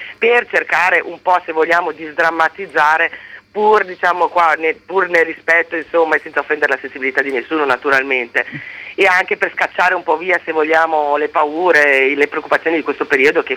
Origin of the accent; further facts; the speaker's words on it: Trentino-Alto Adige, Italy; sono dell'Unterland e quindi sono nata, cresciuta qui, ho lavorato anche molto e bazzico anche nel mondo tedesco. Per me il mondo italiano, il mondo tedesco, insomma, sono entrambi i miei mondi